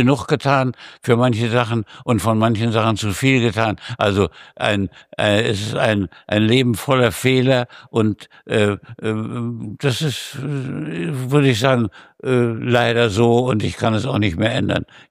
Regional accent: Germany; Aber ich war Deutscher und wollte es immer bleiben.

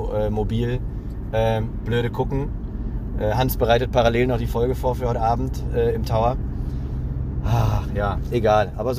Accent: Lower Saxony, Germany; ich bin aus Niedersachsen, aber ich war schon lange nicht mehr hier.

